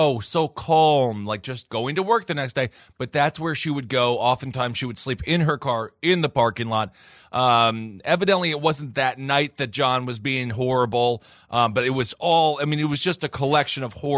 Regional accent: Wisconsin, United States; that story is so much bigger than I remember with my 13-year-old brain growing up in Wisconsin.

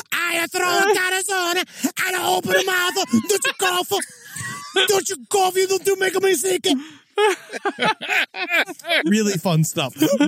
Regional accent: New York, United States; I grew up in New York. I had a fairly diverse group of friends.

